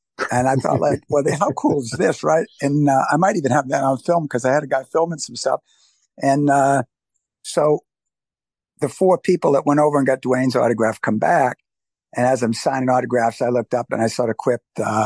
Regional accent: New Hampshire, United States; I was born in New Hampshire. My first 7 years were in New Hampshire.

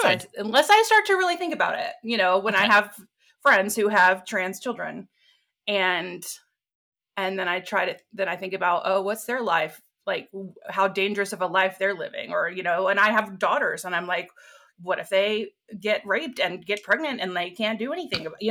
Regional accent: Amarillo, Texas, United States; I grew up in Amarillo, which is in the Panhandle.

